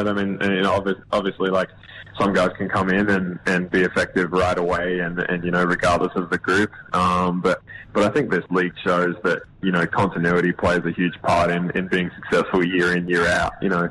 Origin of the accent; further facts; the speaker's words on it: Brisbane, Queensland, Australia; also born or lived in Alice Springs; after my brother was born, I was three. Dad took a job with Basketball Queensland, so we moved to Brisbane after that, and that's when I grew up in Brisbane.